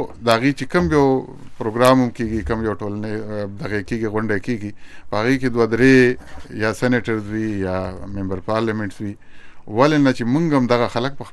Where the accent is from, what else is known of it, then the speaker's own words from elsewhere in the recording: Afghanistan; now in Pakistan; وطن مې ټټو مې افغانستان دی ک جغرافي ته ور ده په پاکستان کې اوسېږم د پاکستان زما ملک دی